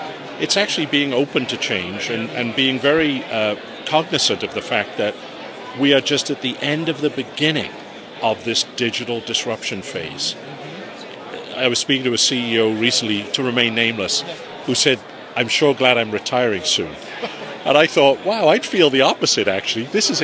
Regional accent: Wales, United Kingdom; voice technology doesn't understand the Scottish very well, but being Welsh, I'm okay.

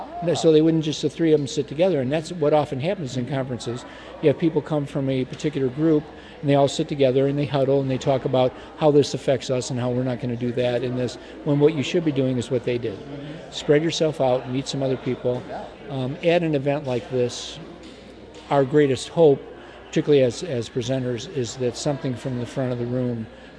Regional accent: Detroit, Michigan, United States; So I'm from Detroit, also known as the Motor City.

